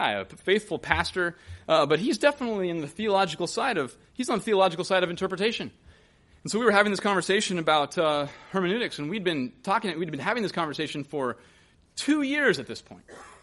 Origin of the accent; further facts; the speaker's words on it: Bible Belt, United States; And I grew up in the Bible Belt, professed to be a Christian